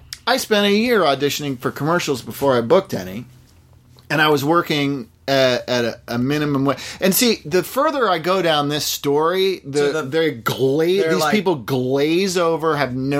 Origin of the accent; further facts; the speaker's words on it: Sherborn, Massachusetts, United States; I grew up in Massachusetts.